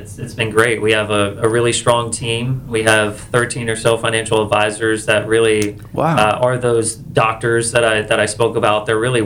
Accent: Largo, Florida, United States; So I am a local guy. I was born and raised in Largo, Florida.

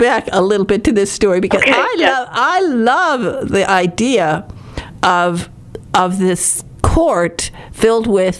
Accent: Michigan, United States; I mean, I'm from Northern Michigan.

